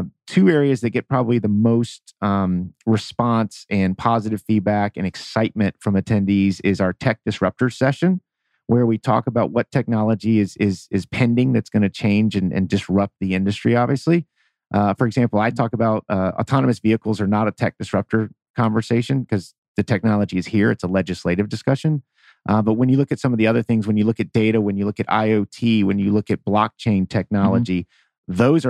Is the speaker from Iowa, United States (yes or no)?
no; Georgia, United States; So I applaud my home state, Georgia.